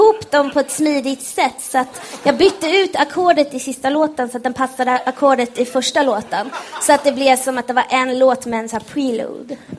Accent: Iran; Så de ville att jag skulle bli advokat eller läkare eller tandläkare som alla iranier är.

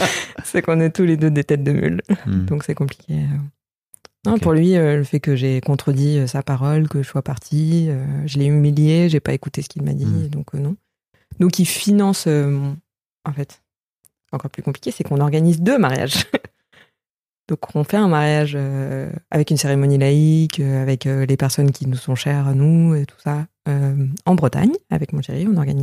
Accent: India; accent: Indian; French is a second language; now in France; aussi que j'ai perdu mon accent indien depuis longtemps en français aussi. Donc je pense que ça choque les gens.

